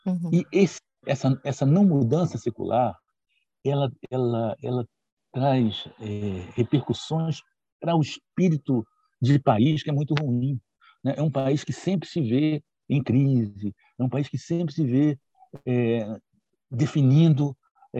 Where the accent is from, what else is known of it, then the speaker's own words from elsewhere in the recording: Rio de Janeiro, Brazil; moved away; eu sou carioca, mas já não moro no Rio há muito tempo.